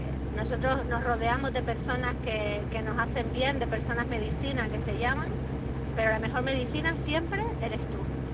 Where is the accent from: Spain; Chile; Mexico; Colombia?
Spain; Canary Islands; de Gran Canaria, la corresponsal en Gran Canaria